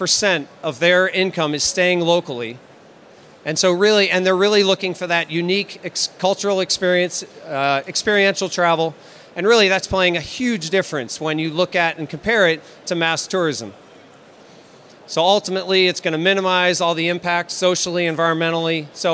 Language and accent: English; Maine, United States; I'm from Maine on the East Coast in the U.S.